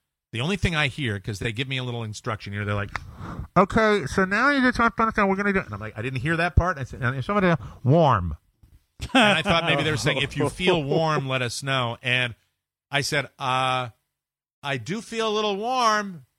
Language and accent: English; Ireland; I'm Irish.